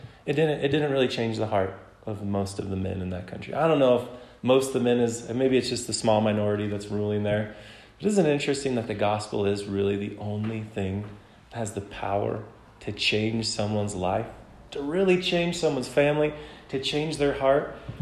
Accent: Wyoming, United States; I have very strong opinions about things because I'm from Wyoming.

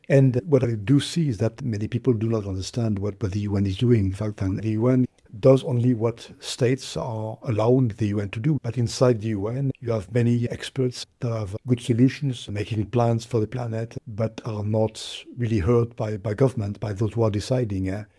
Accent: France; English is a second language; I grew up in France

